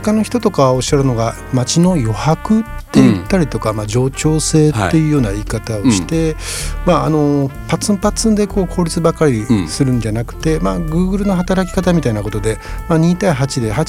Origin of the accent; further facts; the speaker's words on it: Kobe, Hyogo, Japan; まあ、神戸から来まして、